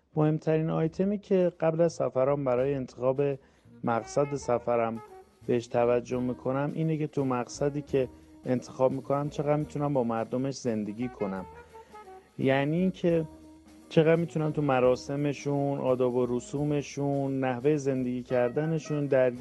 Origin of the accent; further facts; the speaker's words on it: Iran; موقع ورود به محض اینکه تو مرز فهمیدم ما ایرانی هستیم